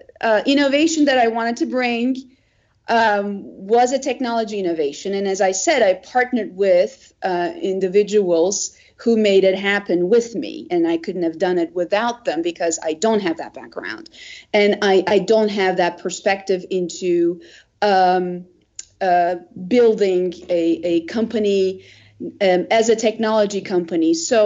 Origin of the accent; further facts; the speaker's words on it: Istanbul, Turkey; moved away as an adult; now in United States; I came to this country when I was 22 years old. I grew up in Istanbul, Turkey